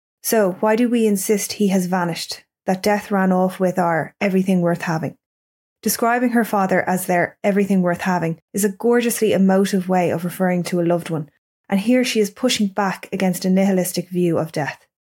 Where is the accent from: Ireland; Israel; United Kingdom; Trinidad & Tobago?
Ireland; Dublin, Leinster; I'm an English teacher from Dublin